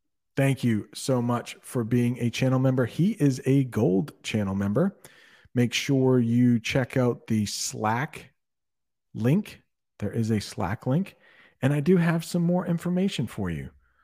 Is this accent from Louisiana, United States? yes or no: no; Vermont, United States; born there; I was born in Vermont, so it is my birth state.